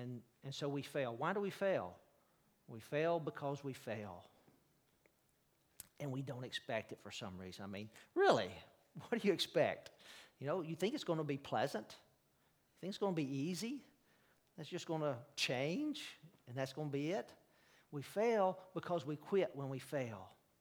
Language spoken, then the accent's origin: English; Birmingham, Alabama, United States; You may not know this, but I'm from Alabama. I am the son of a sharecropper from North Alabama who became a truck driver. I grew up in Birmingham in the 50s and 60s